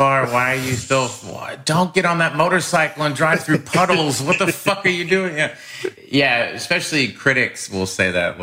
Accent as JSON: {"language": "English", "region": "Midwest", "country": "United States", "said": "but I'm also from the Midwest, like Jason, so we cry a lot."}